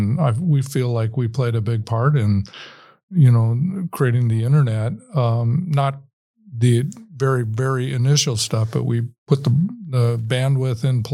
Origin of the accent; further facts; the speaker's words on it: Midwest, United States; Well, I grew up in the Midwest here.